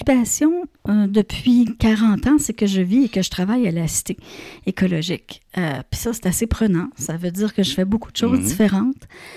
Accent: Trois-Rivières, Quebec, Canada; born there; Ben moi, premièrement, je suis née à Trois-Rivières.

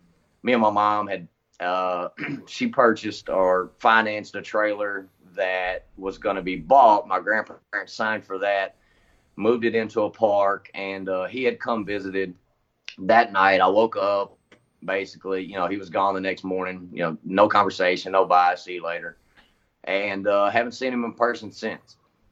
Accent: Nashville, Tennessee, United States; So I grew up in East Nashville.

